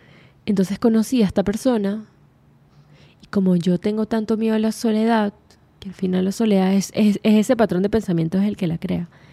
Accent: Venezuela; now in Chicago, United States; cuando llegué a Chicago, mi sorpresa fue que me fui de Venezuela buscando estar acompañada de más personas

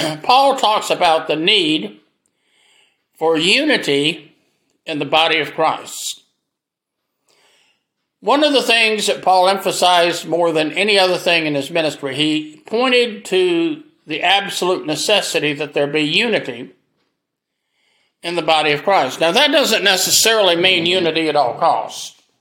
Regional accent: Greenville, United States; born there; I've lived most of my life in Greenville. I was born in Greenville, and I just think Greenville's a wonderful place.

